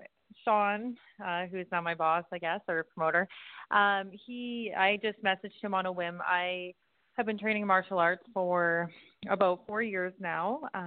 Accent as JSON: {"language": "English", "town": "Calgary", "region": "Alberta", "country": "Canada", "said": "It's actually because I'm from Calgary, Alberta, Canada."}